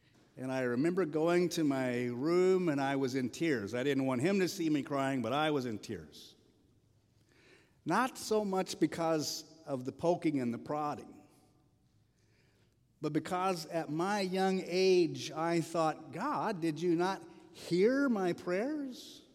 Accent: Oklahoma, United States; Now, know that I grew up in Oklahoma.

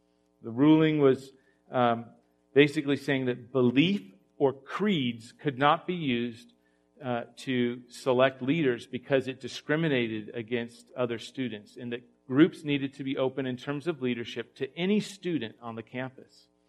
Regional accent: United States; It might be I'm from the West. I'm in America. I grew up kind of like pull yourself up by your bootstraps, individualistic thinking, can do.

